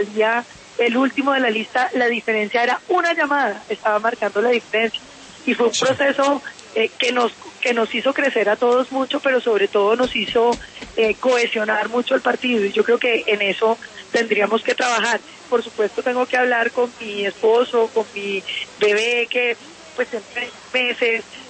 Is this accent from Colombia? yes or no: yes; Bogotá, Colombia; also born or lived in Popayán; Yo nací en Bogotá, hice la primaria en Bogotá, hice el bachillerato en Popayán, pero he mantenido también un estrechísimo vínculo con el Tolima.